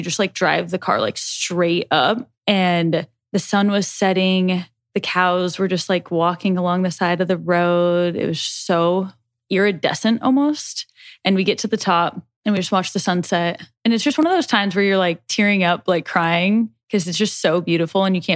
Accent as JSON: {"language": "English", "region": "Nebraska", "country": "United States", "said": "We're from Nebraska. We got on this flight. We're all the way down in Hawaii."}